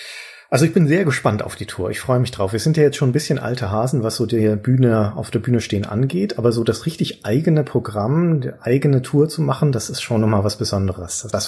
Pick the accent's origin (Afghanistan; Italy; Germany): Germany; Nuremberg, Bavaria; Also erkenne ich Nürnberg jetzt nicht wieder, was du gerade beschrieben hast. Ich liebe meine Heimatstadt.